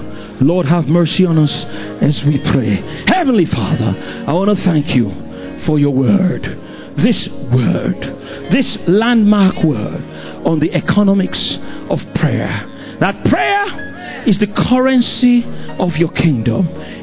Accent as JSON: {"language": "English", "country": "Nigeria", "tie": "born there", "said": "it's not an accident I was born in Nigeria."}